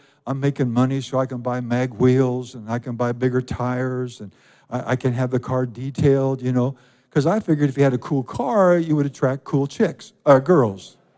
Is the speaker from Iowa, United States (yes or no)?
yes; Iowa, United States; I'm 17 years old. I grew up in Iowa. I'm working at the Hy-Vee food store.